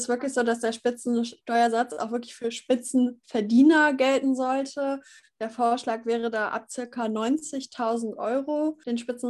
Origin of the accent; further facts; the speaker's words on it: Anrath, North Rhine-Westphalia, Germany; Ich komme aus Anrath, einem kleinen Dorf in der Nähe von Düsseldorf.